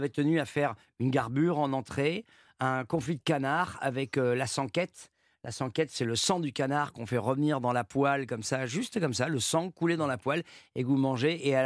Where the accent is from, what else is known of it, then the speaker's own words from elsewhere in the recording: Nouvelle-Aquitaine, France; et que moi je viens des Landes et du Pays Basque, du côté de mon père, et des Landes du côté de ma maman.